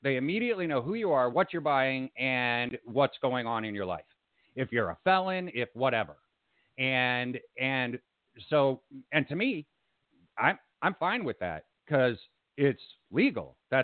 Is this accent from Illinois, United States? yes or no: yes; Chicago, Illinois, United States; And I was raised in Illinois, and I was raised in Chicago. So I've seen it my whole life.